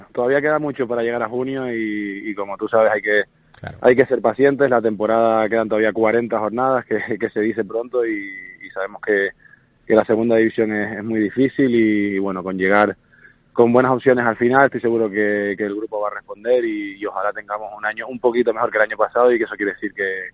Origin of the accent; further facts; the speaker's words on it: Canary Islands, Spain; como tinerfeño que soy